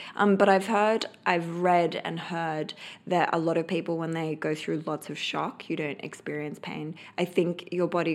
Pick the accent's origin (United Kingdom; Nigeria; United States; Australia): Australia; I'm Australian. We're a bit stupid like that, a bit fearless. And I used to climb the cliffs in my hometown and climb the cliffs, sit on the cliff face.